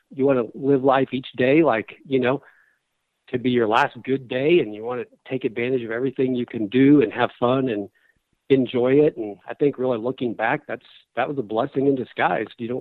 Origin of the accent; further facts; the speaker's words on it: Charleston, Illinois, United States; It was about 2 hours from where we lived in central Illinois. I grew up in Charleston, Illinois.